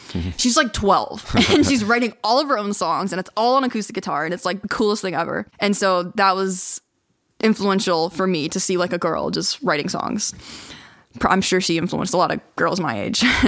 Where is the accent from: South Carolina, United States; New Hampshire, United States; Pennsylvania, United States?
South Carolina, United States; moved away as an adult; now in Cape Town, South Africa; So I'm from South Carolina. I lived there my whole life. And then in 2021, the end of 2021, I decided to move to Cape Town.